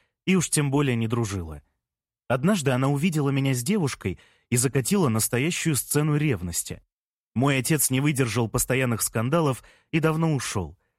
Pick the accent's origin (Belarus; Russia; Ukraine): Russia; Moscow; Мне 23 года … Я родился и вырос в Москве.